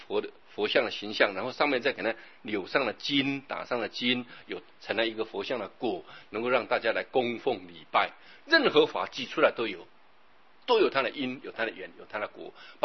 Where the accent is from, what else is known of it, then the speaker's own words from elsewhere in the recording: Taiwan; born there; 我真的觉得我很幸福，我生在台湾，生在文明的世界